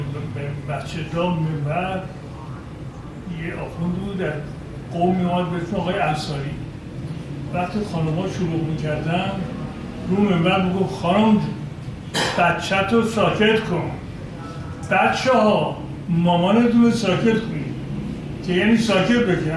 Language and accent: Persian; Iran; born there; بنده در خاک ایران دنیا آمدم،